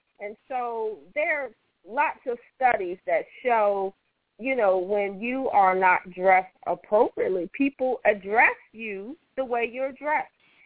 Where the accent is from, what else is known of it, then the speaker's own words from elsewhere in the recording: Washington, District of Columbia, United States; now in Miami, United States; I'm from Washington, D.C., but I live in Miami now. And it's so funny, when I go back to visit D.C., the colors of the clothes are so just dreary.